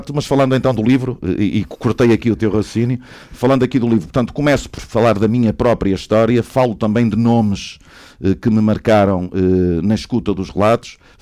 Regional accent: Póvoa de Varzim, Porto, Portugal; porque eu sou da Póvoa

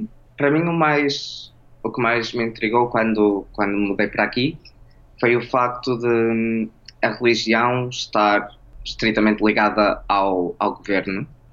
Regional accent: Portugal; porque queres dizer eu também sou português.

